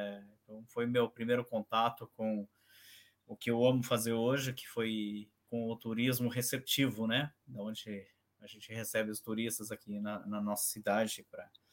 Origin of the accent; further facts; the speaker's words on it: Marechal Cândido Rondon, Paraná, Brazil; eu sou da cidade de Marechal Cândido Rondon, que está a mais ou menos 2 horas de Foz do Iguaçu, 150 quilômetros. Eu sou nascido lá. Meus pais são gaúchos, eles vieram da cidade de Três Passos, do Rio Grande do Sul, nos anos de 1968, 69, vieram para essa região.